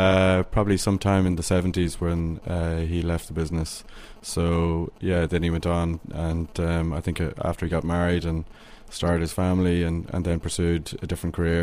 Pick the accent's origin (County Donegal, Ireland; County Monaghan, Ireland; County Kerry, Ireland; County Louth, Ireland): County Louth, Ireland; Dundalk; my parents grew up in Dundalk, and, you know, I was born in the Louth Hospital here in Dundalk